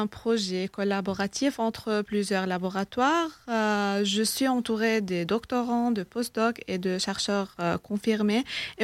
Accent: Lebanon; now in France; Oui, je viens du Liban.

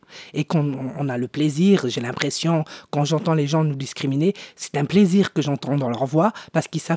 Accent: France; On est des Français, mais les Français qu'on ne prend pas en compte vraiment parce qu'on fait partie de la communauté des gens du voyage. Seulement, ils ne comprennent pas qu'on est français depuis X générations

